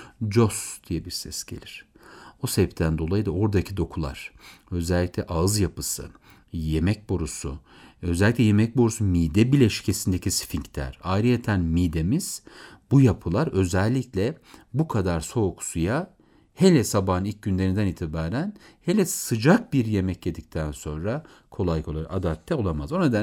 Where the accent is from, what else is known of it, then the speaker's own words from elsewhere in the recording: Beypazarı, Ankara, Turkey; Ben Beypazarlıyım, Ayaş bize çok yakındır.